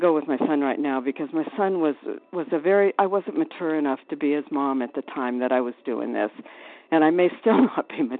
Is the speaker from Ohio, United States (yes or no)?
no; Anthem, Arizona, United States; I am from Anthem, Arizona, and I guess I can be heard.